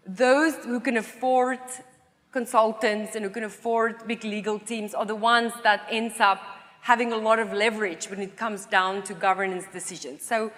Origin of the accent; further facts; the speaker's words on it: South Africa; I'm from South Africa at the time